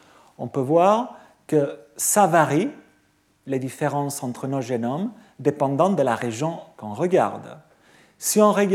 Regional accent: France; moi je suis français aussi

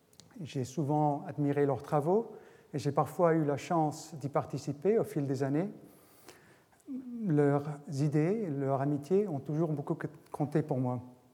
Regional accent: Argentina; même dans mon enfance en Argentine.

